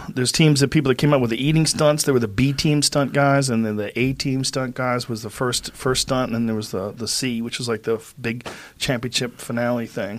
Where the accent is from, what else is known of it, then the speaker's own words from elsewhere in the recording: East Coast, United States; Now, I grew up on the East Coast.